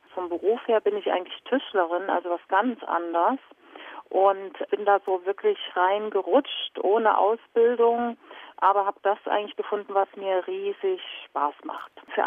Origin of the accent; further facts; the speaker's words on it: Saxony, Germany; Sachsen wird immer meine Heimat bleiben.